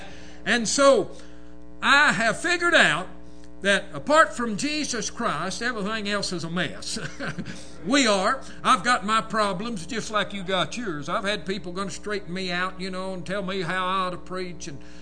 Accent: United States; I love my country. I like Scott County. Believe it or not, I was born and raised rough on Grape Rough, and I'm thankful for it.

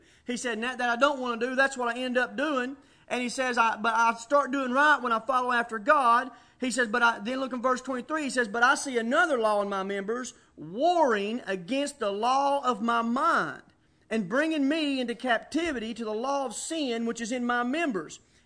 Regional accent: United States; we've been trained as Americans, as adult Americans here, growing up in America

